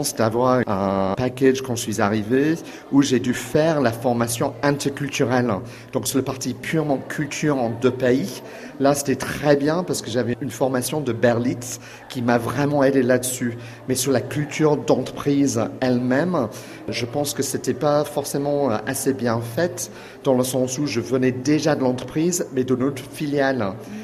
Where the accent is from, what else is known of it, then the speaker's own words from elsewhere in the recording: England, United Kingdom; now in France; On est arrivé en 2009, donc ça fait cette année 10 ans qu'on est là. Je suis anglais et on s'est naturalisé l'année dernière. Donc maintenant on a la dual nationalité anglais-français.